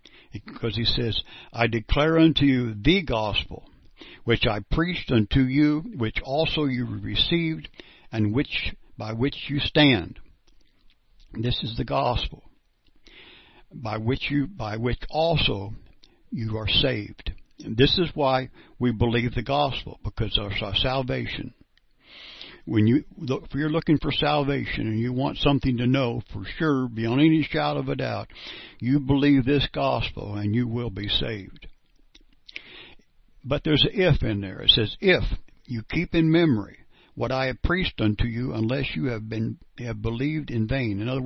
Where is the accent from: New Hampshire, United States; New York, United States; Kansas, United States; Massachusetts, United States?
Kansas, United States; Perry; I'm from Perry, Kansas